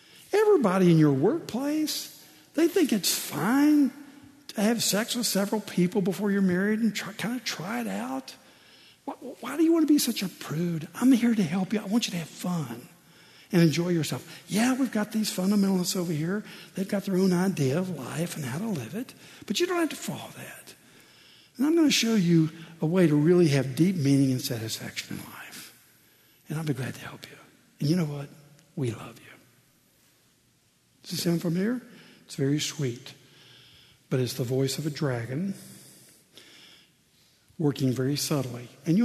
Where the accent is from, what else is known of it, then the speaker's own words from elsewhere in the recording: Tennessee, United States; Now, we had the same action in my home state of Tennessee some years ago.